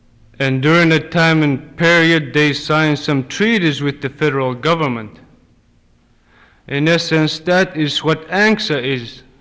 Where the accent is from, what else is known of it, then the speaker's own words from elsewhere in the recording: Akiak, Alaska, United States; I'm from Akiak.